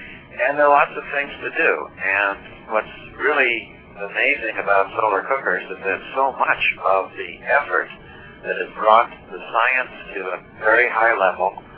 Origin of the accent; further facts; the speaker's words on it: Chicago, Illinois, United States; I was born and raised in Chicago